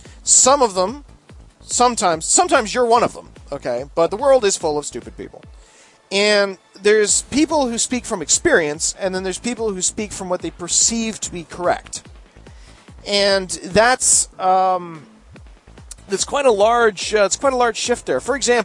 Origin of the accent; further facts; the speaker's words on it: Canada; Maybe it's because I'm Canadian.